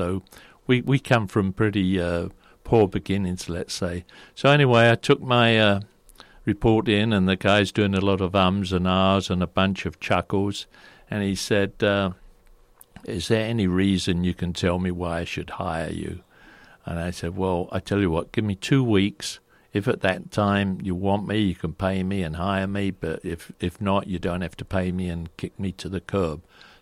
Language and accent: English; London, United Kingdom; accent: Cockney; Because of my strong Cockney accent, that eliminated me from any public job